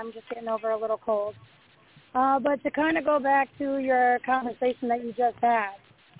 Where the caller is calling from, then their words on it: Pennsylvania, United States; I'm calling from Pennsylvania.